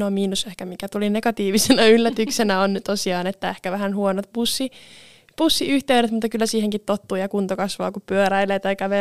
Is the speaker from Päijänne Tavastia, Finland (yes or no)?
no; Tampere, Pirkanmaa, Finland; now in Rovaniemi, Finland; mä itse tosiaan olen kotoisin Tampereelta, eli on vähän isompi paikka kuin tämä Rovaniemi